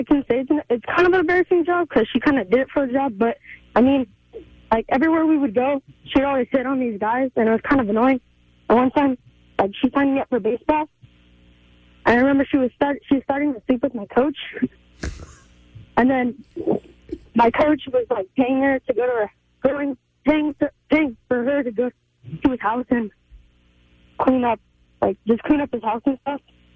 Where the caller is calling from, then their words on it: Indio, California, United States; I'm a viewer from Indio, California, and I watch you guys every morning